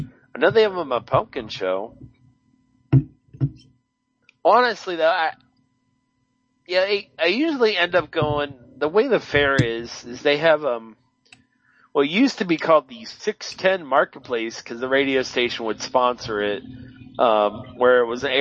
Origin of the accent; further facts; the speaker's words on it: Pennsylvania, United States; now in Columbus, United States; I was from Western Pennsylvania. You know, that was the first area of the country I ever lived in.